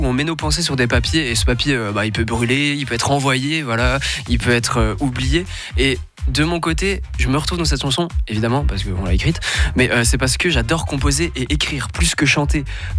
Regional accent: Romandy, Switzerland; Non, Suisse romand, c'est bien.

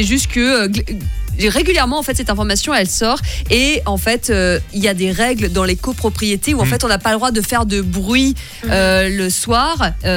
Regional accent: Switzerland; on parle souvent de ce qui sont interdites chez nous en Suisse

